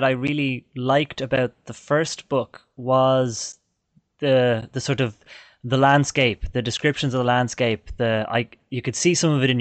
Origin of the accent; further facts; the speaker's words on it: Ireland; I'm Irish. If I come over in the summer, I'll pass out.